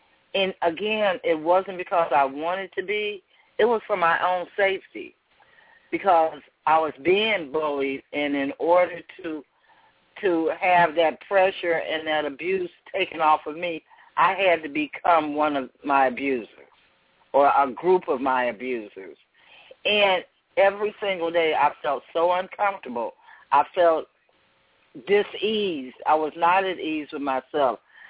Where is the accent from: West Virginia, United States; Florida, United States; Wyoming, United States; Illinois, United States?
Illinois, United States; Chicago; I grew up in Chicago. They didn't play. Okay, and this was in the 60s, early mid-60s when I was in elementary school.